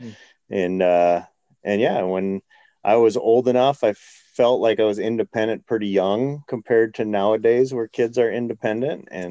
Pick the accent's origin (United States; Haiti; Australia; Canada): United States; California; I grew up in Southern California to a missionary dad.